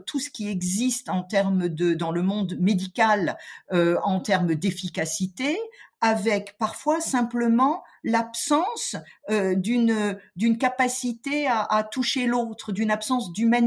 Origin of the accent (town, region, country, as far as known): Grand Est, France; born there